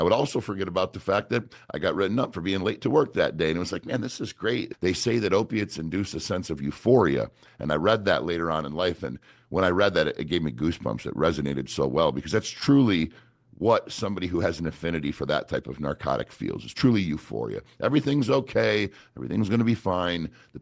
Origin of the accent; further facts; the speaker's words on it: Cato, New York, United States; Where we grew up in Cato, New York, if you weren't cracking a beer by 11 or 12 years old, then you weren't having any fun.